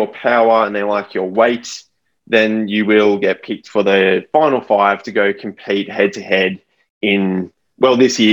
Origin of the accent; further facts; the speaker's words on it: Australia; And it's been hard as an Australian cyclist because so many events have been cancelled last year and the year prior.